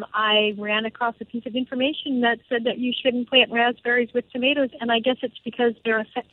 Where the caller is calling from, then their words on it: Sutter Creek, California, United States; I'm calling from Sutter Creek, California, which is in Northern California in the foothills of the Sierra Nevada.